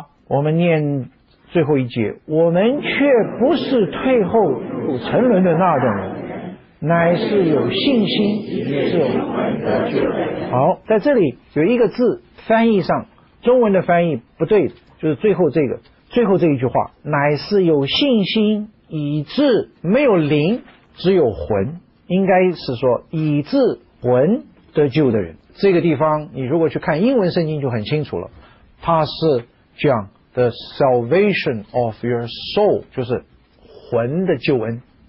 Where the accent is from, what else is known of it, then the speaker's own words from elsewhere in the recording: China; 那我请问，我们中国人说甘心是什么意思？